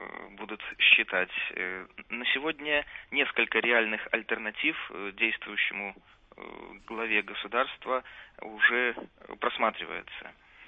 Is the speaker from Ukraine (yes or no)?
no; Belarus; По существу мы, белорусы, имеем